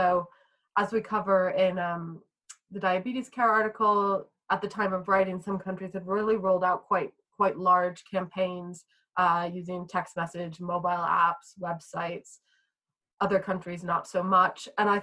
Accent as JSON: {"language": "English", "country": "United States", "tie": "born or raised there", "said": "Now, I grew up in the States. Most of my life as a diabetic was in the States."}